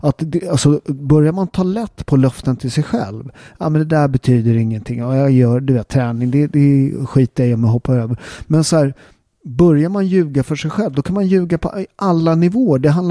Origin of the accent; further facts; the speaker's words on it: Sweden; eftersom jag är född och uppväxt i Sverige och min mamma är ju halvsvensk. Så jag har ju liksom den svenska kulturen, men jag har ju väldigt tydligt den syditalienska kulturen som skiljer sig.